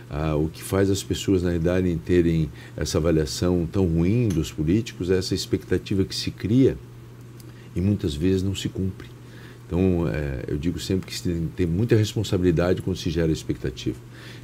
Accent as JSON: {"language": "Portuguese", "region": "Santa Catarina", "country": "Brazil", "said": "como brasileiros que somos catarinenses"}